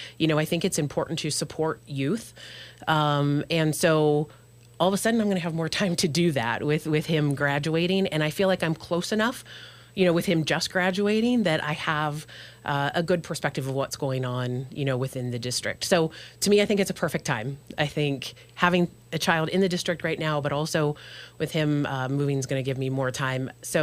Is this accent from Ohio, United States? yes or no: no; Worcester, Massachusetts, United States; So I am born and raised in Worcester. I'm a Worcester High School alum.